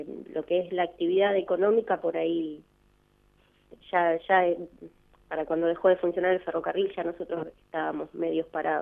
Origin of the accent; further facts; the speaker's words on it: Carmen de Patagones, Buenos Aires Province, Argentina; also born or lived in Cagliero; Yo soy de Patagones. Viví casi 20 años en Cagliero, o sea, la mitad de mi vida.